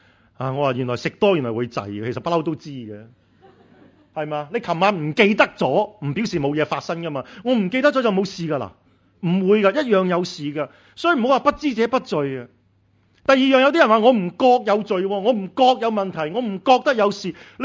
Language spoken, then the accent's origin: Cantonese; Canada; 我嚟自加拿大，加拿大咧起住加拿大真系好大嘅。